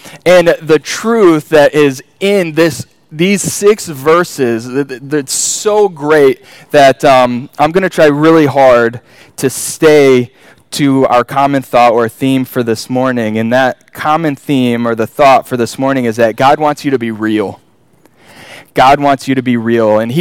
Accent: Grand Rapids, Michigan, United States; And we grew up here in Grand Rapids, Michigan.

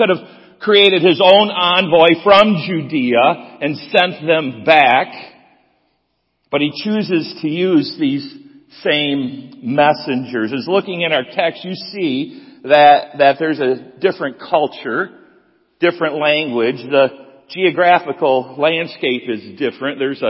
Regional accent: Jenison, Michigan, United States; I grew up here in Jenison, Michigan, and people would say to me, well, where do you live?

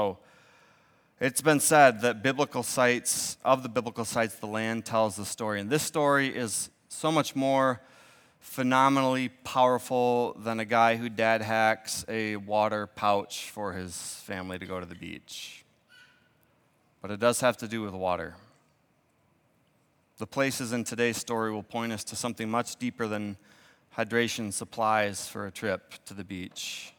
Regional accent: Michigan, United States; Look at how white they look under there. Sheesh, I'm from Michigan.

